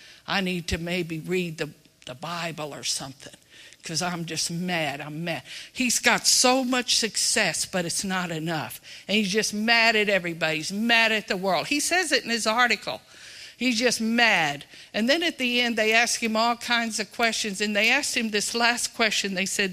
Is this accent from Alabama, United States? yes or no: no; Austin, Texas, United States; I come from Austin.